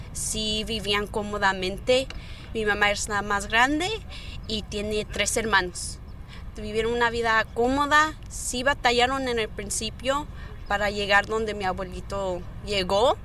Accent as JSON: {"language": "Spanish", "town": "San Fernando", "region": "California", "country": "United States", "tie": "born there", "said": "Yo nací aquí en San Fernando."}